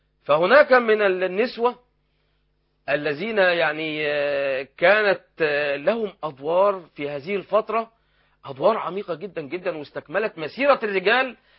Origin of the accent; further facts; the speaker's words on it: Abu Zaabal, Qalyubia, Egypt; انا اصلا يعني مسقط راسي ومحل اقامتي ابو زعبل البلد، وساكن في ابو زعبل البلد في شارع اسمه شارع الكركات، وشارع وساكن في مؤخره شارع الكركات الذي يفصل بينه وبين ليمان ابو زعبل عده امتار.